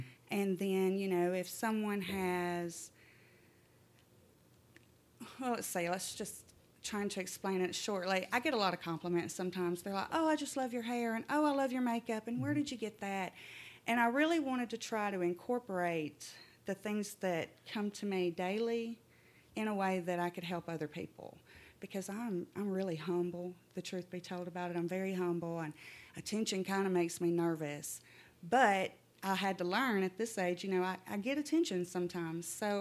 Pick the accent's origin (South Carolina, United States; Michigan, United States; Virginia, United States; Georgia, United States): Michigan, United States; also born or lived in Alabama, United States; I'm originally from Michigan, but I have spent most of my life in the South.